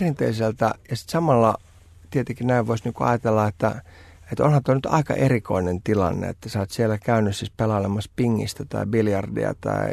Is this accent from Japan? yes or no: no; Helsinki, Uusimaa, Finland; Itä-Helsinki, josta siis minä olen kotoisin ja sen kyllä huomaa